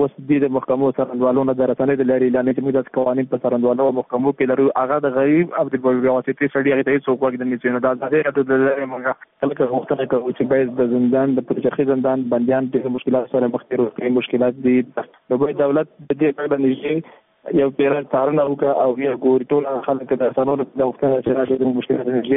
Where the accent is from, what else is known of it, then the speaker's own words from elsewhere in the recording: Afghanistan; موږ هم د افغانستان بچیان یو